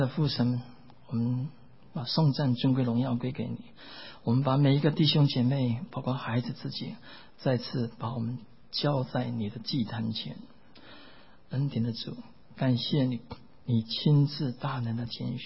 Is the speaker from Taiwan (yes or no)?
yes; Taiwan; now in Chicago, United States; 我跟一芬在1988年我们从台湾来到美国，我们就住在芝加哥